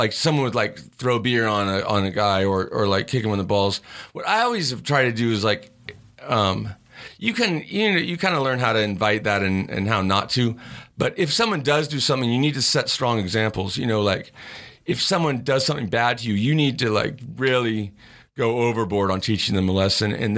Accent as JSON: {"language": "English", "region": "California", "country": "United States", "tie": "born or raised there", "said": "But maybe that comes from like growing up in California because I'm not like I've never been like a stoner guy."}